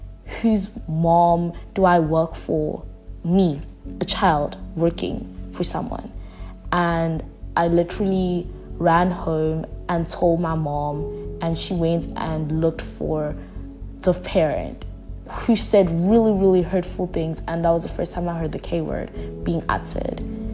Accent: Eswatini; now in South Africa; I'm black, female, and I'm also from another country. I'm from Eswatini.

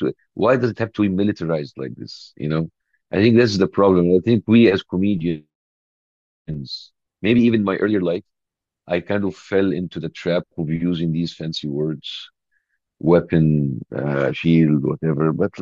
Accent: Egypt; English is a second language; moved away as an adult; now in United States; I was born and grew and raised in Egypt until the age of 40. I only moved to America only the last 10 years. But Egypt has been my hometown, my birthplace.

